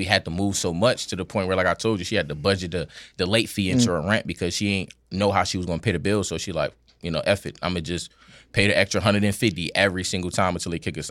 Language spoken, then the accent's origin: English; New York City, New York, United States; because, you know, I grew up in the Bronx, and I was like, damn, I used to grow up next to trash.